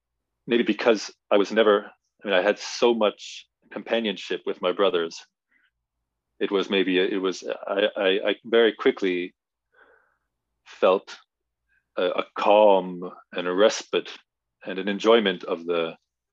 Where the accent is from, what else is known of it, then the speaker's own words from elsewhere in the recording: Virginia, United States; And we were a bit eccentric in the area where we grew up in Virginia, in that there was no string program in the schools.